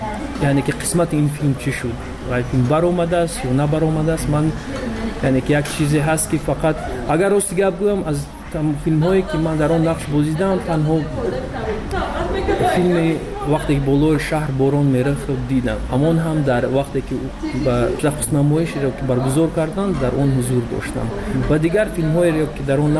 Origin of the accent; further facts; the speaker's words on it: Tajikistan; moved away; چون که در بیرون از مرز تاجیکستان موسیقی ما رو نزدیکتر میکند به وطنمون.